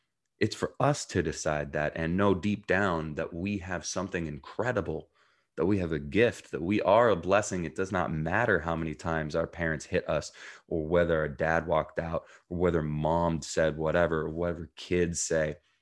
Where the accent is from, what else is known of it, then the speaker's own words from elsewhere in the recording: New Jersey, United States; also born or lived in Jerusalem, Israel / South Africa; I was born in Jerusalem, Israel, grew up in New Jersey, and spent a year between there living in South Africa